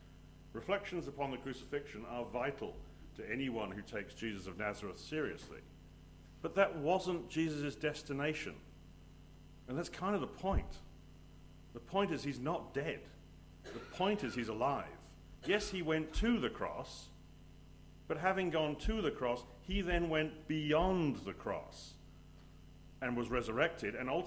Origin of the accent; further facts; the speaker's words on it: England, United Kingdom; moved away as an adult; now in California, United States; I am an Englishman, but I am an expat who has willingly exiled himself from the soggy motherland and relocated to sunny California, and I've been there for the last 20-something years. So if there's somewhat confusion in my accent, that's what you're hearing.